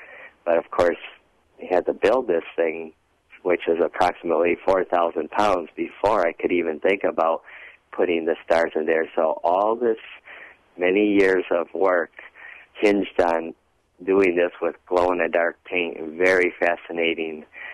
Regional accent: Chicago, Illinois, United States; going to the local Chicago Planetarium where I grew up in Chicago.

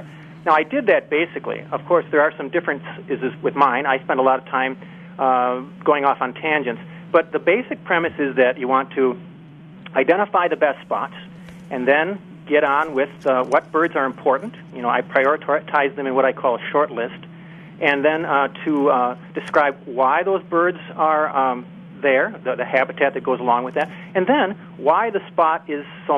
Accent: Racine, Wisconsin, United States; now in Eau Claire, United States; I, of course, live in Eau Claire, which looks a lot like a winter postcard today. But yeah. I was born and raised in Racine. I went to school in La Crosse.

